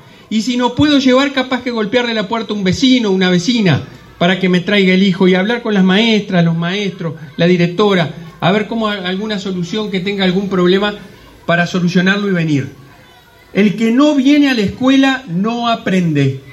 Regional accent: Tacuarembó, Uruguay; la vieja y querida escuela número 13 al aire libre, como así la conocía cuando era chico acá en Tacuarembó

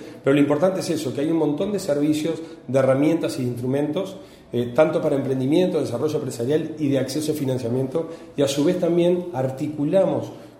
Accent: Cerro Largo, Uruguay; Yo que soy de Cerro Largo

